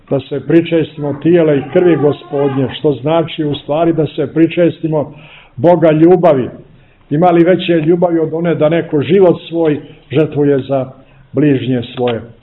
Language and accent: Serbian; Montenegro; i ovdje kod nas u Crnoj Gori je raspeta crkva Hristova